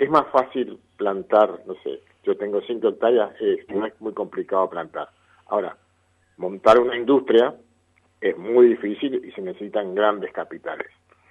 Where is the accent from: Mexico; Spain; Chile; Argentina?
Argentina; Somos los argentinos